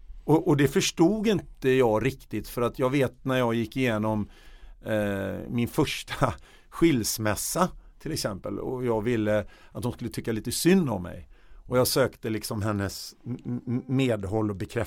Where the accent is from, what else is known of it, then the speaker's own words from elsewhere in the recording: Stockholm, Stockholm County, Sweden; så flyttade jag till Stockholm. Och där växte jag upp i en söderförort i Högdalen mellan jag var 8 år till jag var 20.